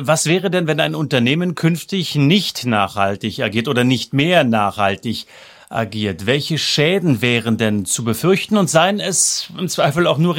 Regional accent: Brandenburg, Germany; born there; ich habe da so als gebürtiger Brandenburger auch so meine Bilder im Kopf

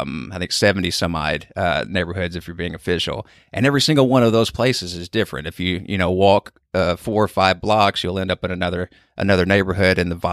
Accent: Midwest, United States; I'm originally from the Midwest, Bay Area resident now, but I was born and raised very rural with many, many corn stalks and bean fields around.

